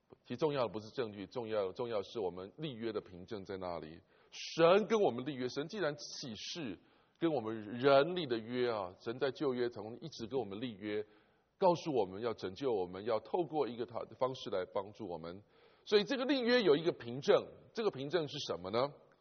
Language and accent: Chinese; China; 讲嫁妆我们中国人就懂啊，什么叫嫁妆啊？